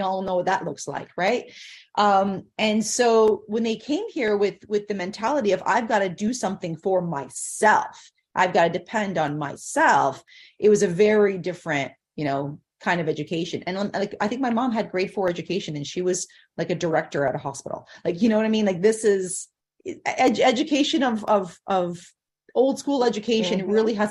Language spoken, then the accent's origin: English; Toronto, Ontario, Canada; I'm from Toronto, and a lot of our community came from Portugal